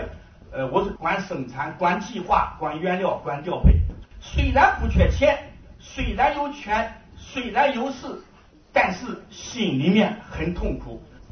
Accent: Anhui, China; born there; 但我的祖籍就是山东的枣庄，但我是生在安徽。在1982年的时候，就在我30岁那一年，有一段时间我就特别相信耶稣啊，

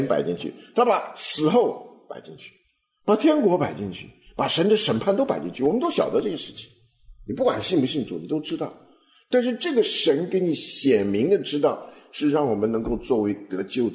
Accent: China; 我们中国人讲的恩是什么东西？就是好处了，位高的给位低的一点赏赐，就是这样。

